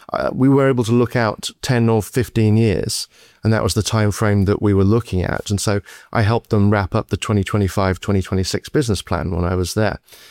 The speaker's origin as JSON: {"language": "English", "region": "England", "country": "United Kingdom", "accent": "British", "moved": "as an adult", "lives_now": "United States", "said": "started my career in England, hence my outrageous British accent, but I now live on the, the west coast of the US."}